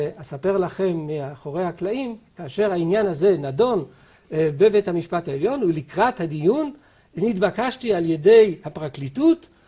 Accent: France; now in Israel; אני נולדתי בצרפת, ואתה מדבר עם צרפתי על כבד אווז

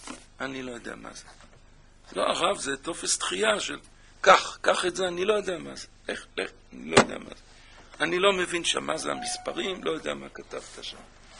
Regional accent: Kfar Pines, Haifa District, Israel; born there; זאת כפר פינס גם. לא אקפח את כפר פינס. שם נולדתי.

